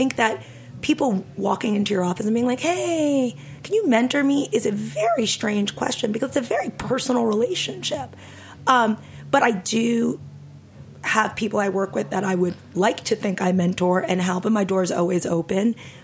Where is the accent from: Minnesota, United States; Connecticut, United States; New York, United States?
New York, United States; And I never, and probably because I grew up in New York and this was a New York-based industry